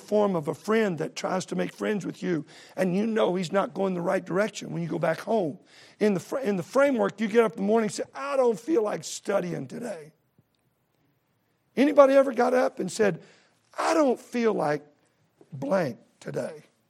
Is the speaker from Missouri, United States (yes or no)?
no; Texas, United States; I'm from Texas. I don't eat snails.